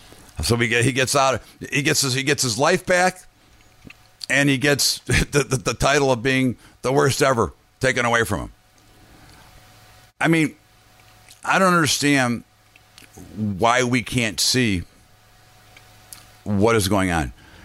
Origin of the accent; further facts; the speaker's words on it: United States; But it really saddens me as an American, as a father, and a grandfather soon